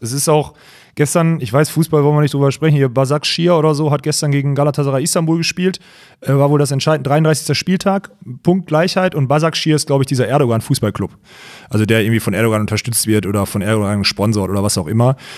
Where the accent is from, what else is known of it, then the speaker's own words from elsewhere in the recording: North Rhine-Westphalia, Germany; ich bin ja im Ruhrgebiet groß geworden